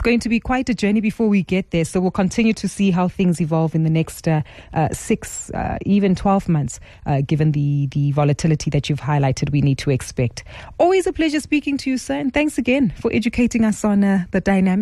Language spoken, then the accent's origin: English; South Africa; the ripple effects will still be a while to come before you and I, as South African consumers, can see any level of reprieve.